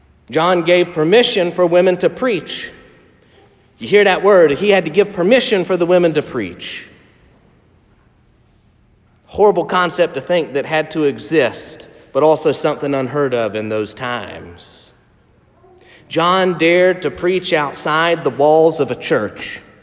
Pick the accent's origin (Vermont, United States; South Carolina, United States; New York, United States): South Carolina, United States; I'm from South Carolina.